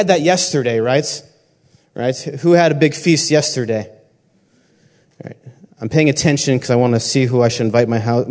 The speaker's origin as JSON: {"language": "English", "region": "New England", "country": "United States", "said": "I'm from New England, and my parents taught me, like, you always go to church."}